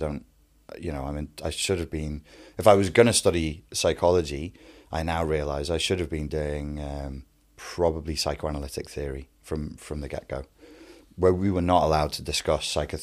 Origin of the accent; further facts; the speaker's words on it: Bebington, North West England, United Kingdom; I'm from Bebbington, which is on the Wirral, which is next to Liverpool, and Scousers, real Scousers would say I have a posh accent, but to the rest of the world I sound Scouse. At the age of 8, the family moved to Portugal, and I was there until I was 12